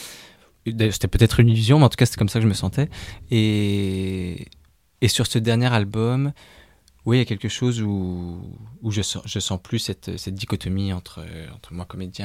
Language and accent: French; Quebec, Canada; Et moi, j'ai grandi au Québec.